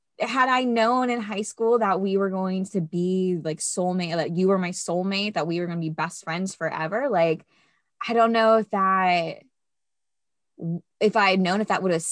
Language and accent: English; Florida, United States; the reason that Florida Grown Femmes is part of our title is because we're from Florida.